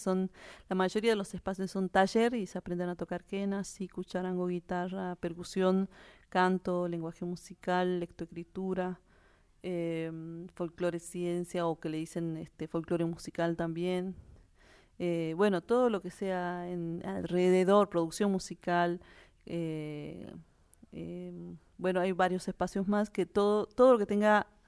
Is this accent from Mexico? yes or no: no; Iruya, Salta, Argentina; now in Tilcara, Argentina; yo nací en la comunidad Finca Santiago en Iruya, que sería al norte, noreste de la provincia de Salta.